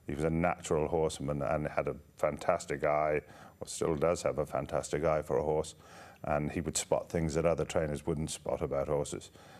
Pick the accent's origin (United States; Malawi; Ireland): Ireland; now in United Kingdom; when I came over from Ireland in 1983